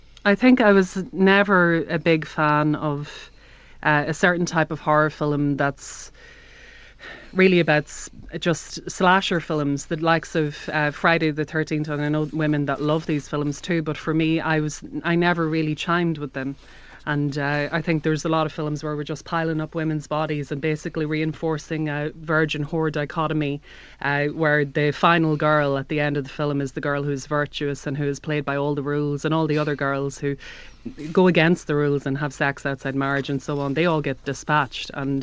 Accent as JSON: {"language": "English", "region": "Northern Ireland", "country": "United Kingdom", "said": "Well, I'm Northern Irish, so technically."}